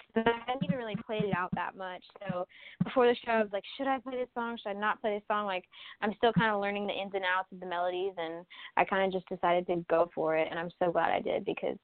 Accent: Boston, Massachusetts, United States; I was born in Boston, and I've lived here. I lived here all until the end of high school, and then when it came time to go to college, I started at Belmont in Nashville.

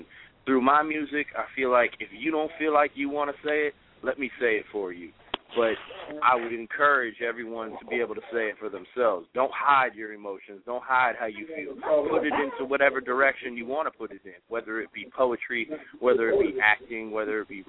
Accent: Virginia, United States; now in Florida, United States; I live in Florida now, but I'm from Virginia. So, you know, I may pronunciate different

